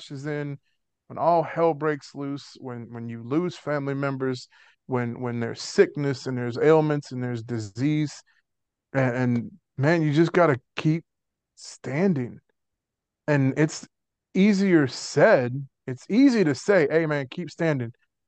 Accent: New Orleans, Louisiana, United States; accent: Cajun; Grew up in New Orleans. Sometimes I have a Cajun accent, sometimes I don't.

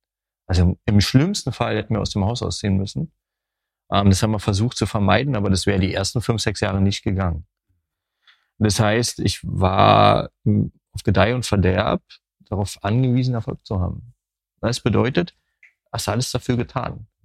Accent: Berlin, Germany; ich komme aus Köpenick dort

